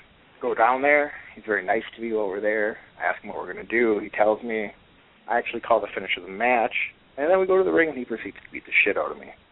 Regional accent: Michigan, United States; I ended up moving to Wisconsin. I'm originally from Michigan.

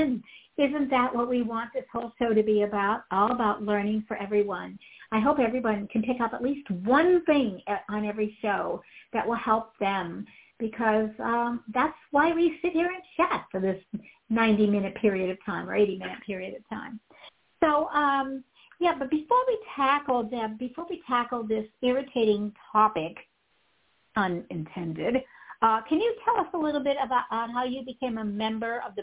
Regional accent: Pittsburgh, Pennsylvania, United States; born there; I have a really soft spot in my heart for Pittsburgh. I was born there. I was born right outside of Pittsburgh.

